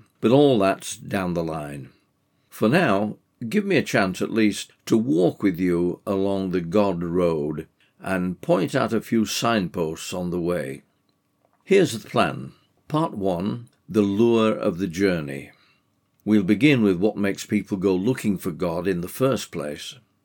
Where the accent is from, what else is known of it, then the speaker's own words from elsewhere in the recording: England, United Kingdom; I was born and brought up in England, which has a long Christian cultural tradition, but I'm not a cultural Christian.